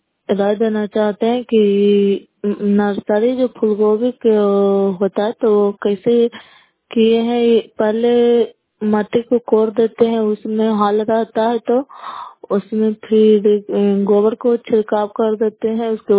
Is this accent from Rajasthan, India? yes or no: no; Bihar, India; नालंदा जिला नगर ब्लॉक कला पंचायत के निवासी हूँ।